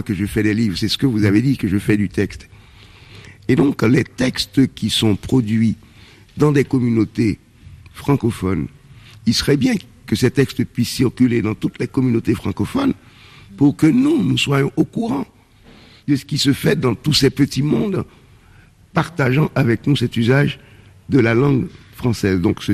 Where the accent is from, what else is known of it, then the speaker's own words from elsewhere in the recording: Port-au-Prince, Ouest, Haiti; pour qu'un livre martiniquais, écrit par un martiniquais, arrive chez moi à Port-au-Prince, il faut qu'il passe par Paris.